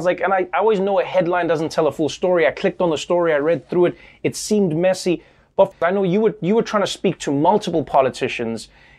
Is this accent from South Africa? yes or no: yes; South Africa; I know maybe from my life growing up in South Africa